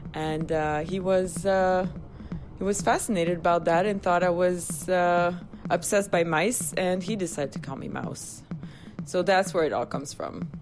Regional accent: Montreal, Quebec, Canada; I'm from Montreal

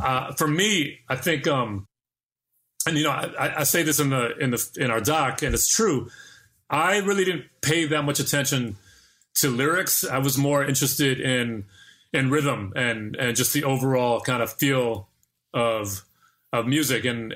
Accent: New York, United States; like I grew up, like you could practically see Queensbridge from where I grew up on the East Side

